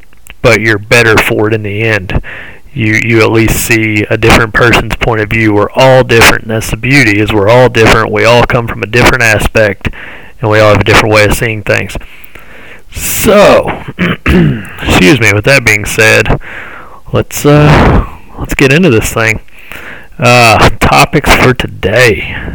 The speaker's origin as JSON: {"language": "English", "region": "Kentucky", "country": "United States", "tie": "born or raised there", "said": "there's a little bit of events going on in my home state of Kentucky"}